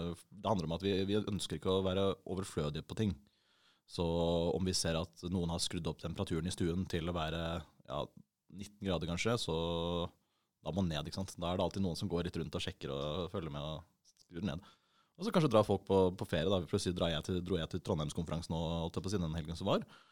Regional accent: Bærum, Akershus, Norway; Ja, jeg har bodd der hele livet. Jeg vokste opp på Jar, og så senere flyttet jeg ned til Marstrandveien, og så opp til Terrasseveien, og så nå på Høvik.

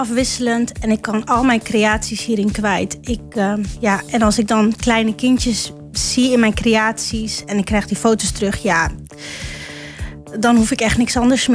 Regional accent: Groningen, Netherlands; Ja, nou, ik kom van origine uit Groningen.

